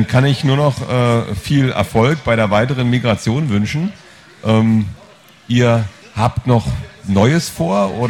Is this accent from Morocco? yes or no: no; Hamburg, Germany; Ja, ich komme aus Hamburg, da gibt es auch viel Sonnenschein.